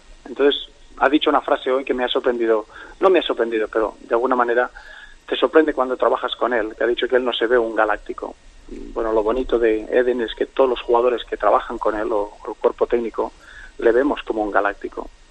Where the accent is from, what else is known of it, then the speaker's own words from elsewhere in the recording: Spain; moved away; me fui de España hace muchísimos años, muy jovencito, y la verdad que siempre es bonito cuando hay, cuando se acuerdan de España